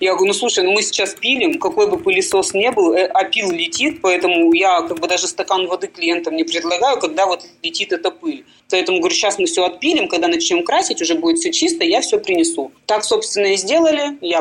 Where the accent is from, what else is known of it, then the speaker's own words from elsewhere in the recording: Ural, Russia; Я мастер не из Москвы, я с Урала